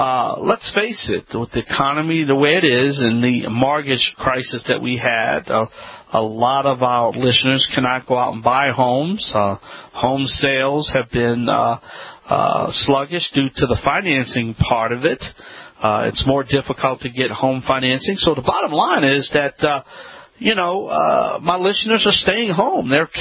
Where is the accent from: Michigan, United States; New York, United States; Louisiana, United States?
Louisiana, United States; New Orleans; the National Kitchen and Bath Show that was held this year in my hometown, New Orleans.